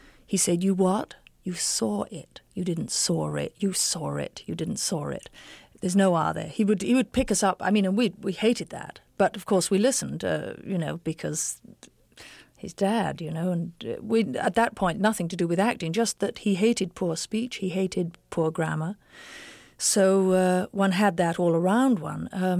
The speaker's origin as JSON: {"language": "English", "region": "England", "country": "United Kingdom", "accent": "English", "said": "because everybody knows I'm English"}